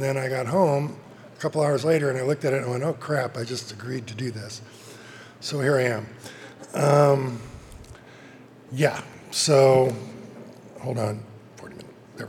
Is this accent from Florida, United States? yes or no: no; Ridgecrest, California, United States; also born or lived in Trona; I grew up here in Ridgecrest. I was actually born in Trona, which may explain a lot. But yeah, so I was born in Trona, but grew up here in Ridgecrest. I'm the youngest of four kids.